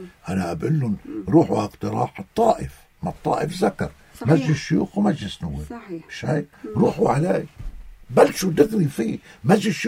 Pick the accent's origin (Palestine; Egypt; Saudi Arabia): Palestine; نحن بس سلمنا سلاحنا كفلسطينيين